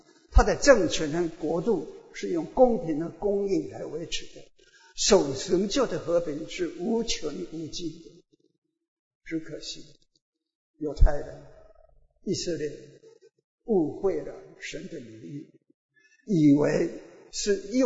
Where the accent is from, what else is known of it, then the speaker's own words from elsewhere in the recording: United States; Chinese is a second language; 由我们美国人参与，由我们美国人赞助的战争